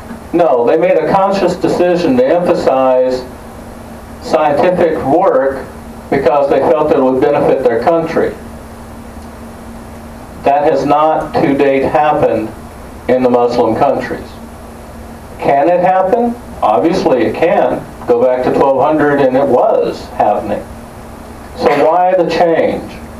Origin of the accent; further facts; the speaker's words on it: the South, United States; I'm from the South. I always have something to say.